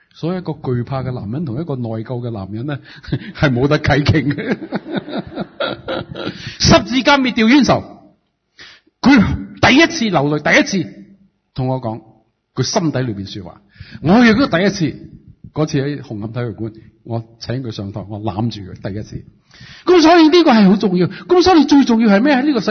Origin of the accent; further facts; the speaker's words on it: Ningbo, Zhejiang, China; 我说爹爹，我宁波人